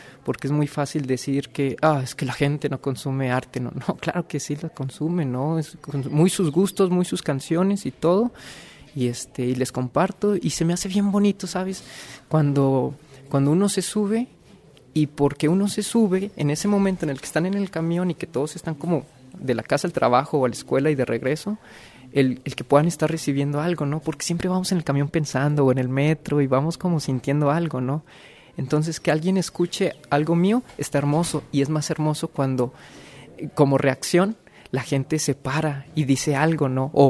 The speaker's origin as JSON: {"language": "Spanish", "town": "Saltillo", "region": "Coahuila", "country": "Mexico", "lives_now": "Oaxaca, Mexico", "said": "yo soy de Saltillo, Coahuila. Estoy viviendo en Oaxaca"}